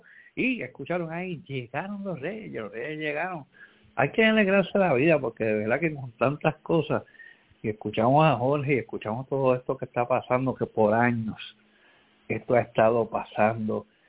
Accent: Puerto Rico; tanto yo como muchos puertorriqueños hemos estado engañados por tantos años

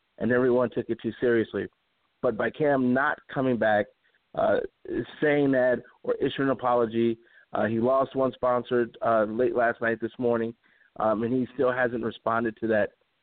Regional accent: Chicago, Illinois, United States; As everyone probably knows, I'm from Chicago. I'm not the biggest Cubs fan. But I have so many friends back home that are Cubs fans.

